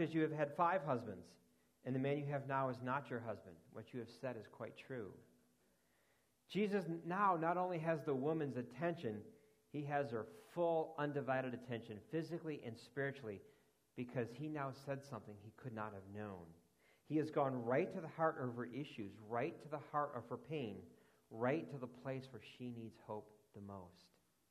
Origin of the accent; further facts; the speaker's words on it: Chicago, Illinois, United States; Somehow in the conversation, it came out that I was from Chicago.